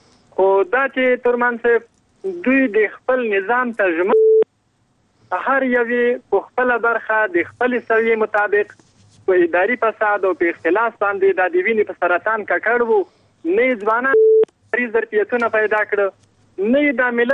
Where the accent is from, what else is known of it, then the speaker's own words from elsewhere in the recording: Afghanistan; ټیک د مونږ په افغانستان کې شې دی خرو د بل ملک دی، مونږ یو بل څه استعمالو خو دا د بل ملک دی.